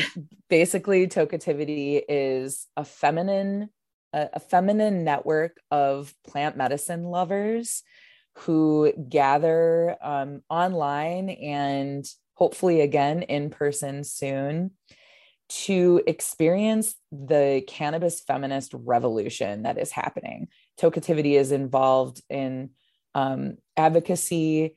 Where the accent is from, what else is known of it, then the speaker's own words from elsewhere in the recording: Wisconsin, United States; also born or lived in Chicago; now in Portland, United States; And I'm from Wisconsin and lived in Chicago for my adulthood before moving to Portland in 2014.